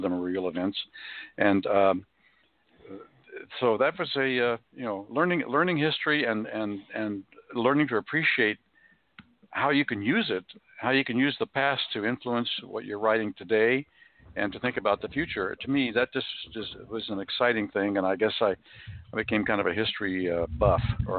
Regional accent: Kansas, United States; of course I was growing up in Kansas at the time, and because history was I was growing up in a state which is steeped in a lot of history, especially Western history

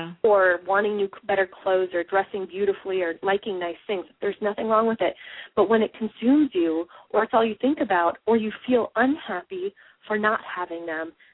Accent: Midwest, United States; And, you know, I'm from the Midwest. I'm from my family's, you know, Norwegian, hardworking, and you do practical things.

